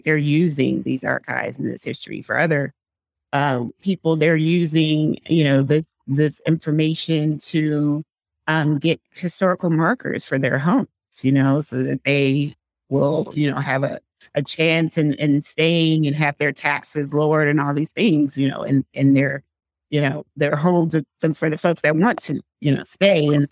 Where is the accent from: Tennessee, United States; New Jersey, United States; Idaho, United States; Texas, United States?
Texas, United States; Austin; being in spaces growing up in Austin and being the only little brown face anywhere, like, for example, at Symphony Square.